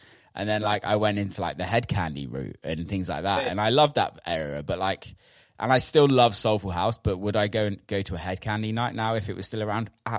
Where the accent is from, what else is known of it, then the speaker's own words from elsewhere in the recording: United Kingdom; I'm from the UK